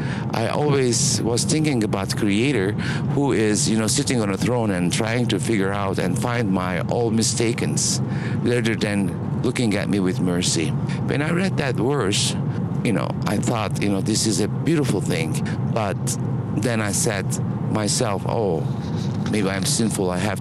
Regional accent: Istanbul, Turkey; English is a second language; I was born in Istanbul. I raised up in a secular Muslim family.

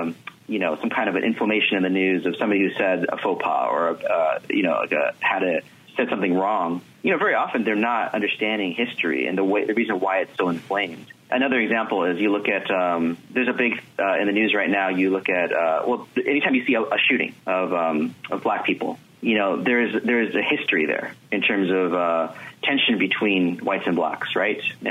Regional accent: United States; You know, I've actually, even though I'm Chinese American, I've never been to China.

